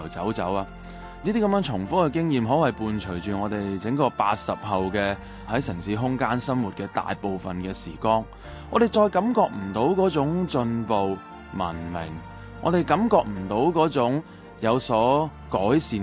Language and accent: Cantonese; Hong Kong; 无论呢啲果实所讲嘅系我哋香港人辛苦累积嘅公帑